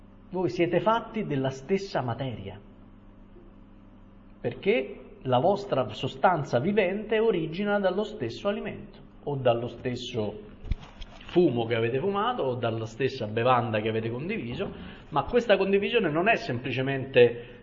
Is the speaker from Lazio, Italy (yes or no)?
yes; Rome, Lazio, Italy; io essendo romano conosco quello.